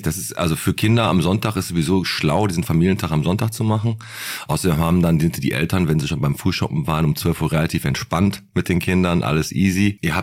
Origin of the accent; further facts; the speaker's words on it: Bottrop, North Rhine-Westphalia, Germany; ich komme aus dem Fuhlenbrock